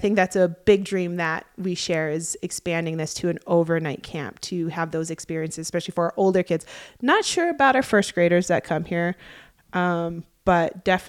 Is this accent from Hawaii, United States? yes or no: yes; Hawaii, United States; growing up in Hawaii, there wasn't summer camps